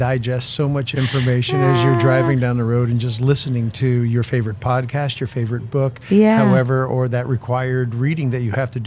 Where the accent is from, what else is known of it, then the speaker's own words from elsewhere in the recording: New York, United States; I grew up in the Hudson Valley, New York.